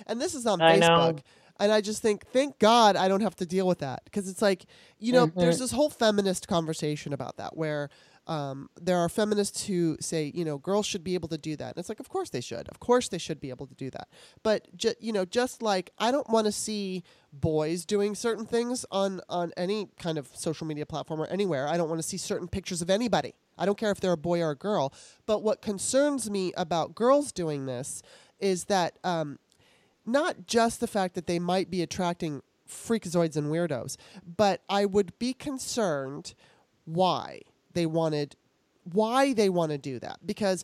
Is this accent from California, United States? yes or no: yes; Los Angeles, California, United States; I mean, I just know that growing up in Los Angeles and being in the, you know, entertainment industry, it fucked me up.